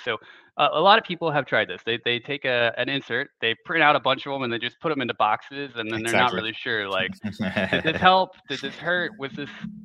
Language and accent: English; United States; I'm sorry. I'm so American.